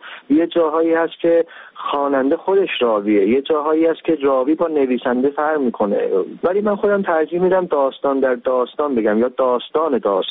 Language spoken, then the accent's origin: Persian; Iran; من ایرانی هستم